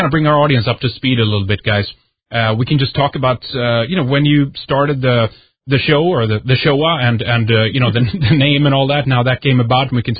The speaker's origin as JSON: {"language": "English", "country": "Sweden", "second_language": "English", "said": "from Sweden, and you are listening to Red Ice Radio."}